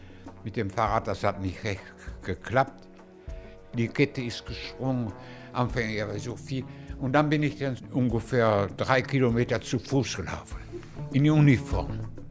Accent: Germany; Ich bin stolz, dass ich das gemacht habe als Deutscher.

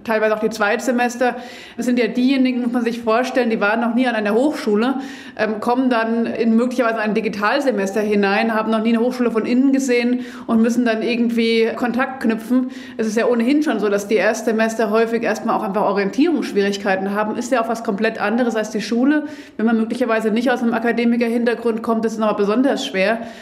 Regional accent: Marburg, Hesse, Germany; Ich komme aus Marburg, ich vermisse die Studierenden, die prägen unser Bild, die prägen unser Leben.

